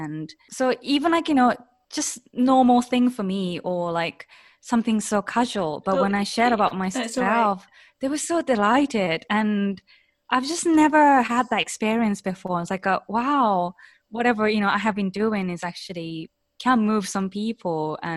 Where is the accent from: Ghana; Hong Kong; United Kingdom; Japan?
Japan; English is a second language; I grew up in Japan mostly